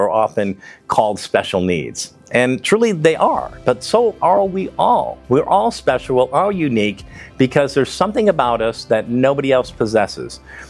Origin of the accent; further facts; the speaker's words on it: Chicago, Illinois, United States; He was from Chicago. I'm from Chicago.